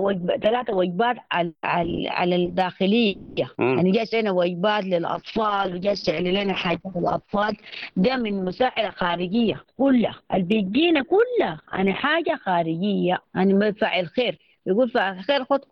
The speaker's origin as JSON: {"language": "Arabic", "region": "Khartoum", "country": "Sudan", "moved": "yes", "said": "احنا نزحنا من الخرطوم."}